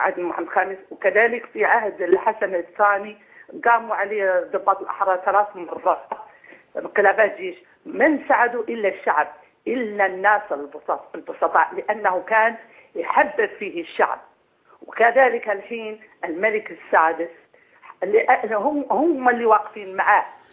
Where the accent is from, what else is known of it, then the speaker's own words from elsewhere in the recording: Morocco; now in Saudi Arabia; وكعربية مسلمة أفتخر، أنا أصلي مغربية مقيمة في السعودية.